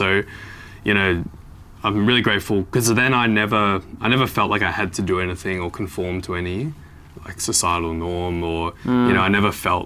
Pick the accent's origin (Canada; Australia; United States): Australia; Melbourne, Victoria; also born or lived in New South Wales; So I feel like I'm from Melbourne, essentially, because I was still young enough when I came here.